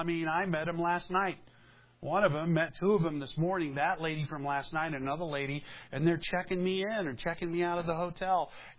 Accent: South Carolina, United States; I'm from South Carolina.

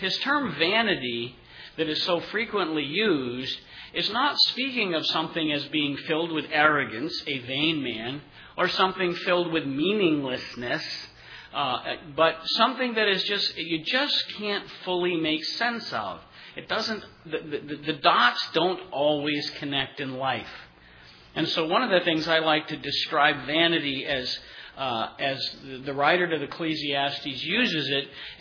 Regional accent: Massachusetts, United States; I'm not a native Mainer. I'm from Massachusetts, actually, and if you know your history, Maine used to be northern Massachusetts

